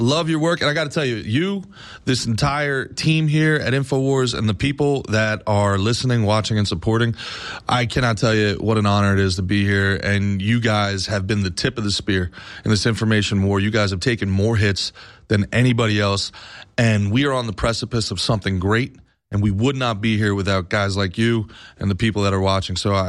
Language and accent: English; New York, United States; You know, I come from a union family in New York.